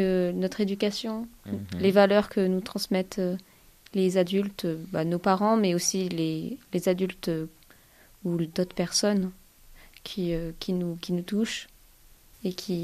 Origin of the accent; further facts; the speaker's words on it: Brignoles, Provence-Alpes-Côte d'Azur, France; born there; Je suis née à Brignoles, dans le Var.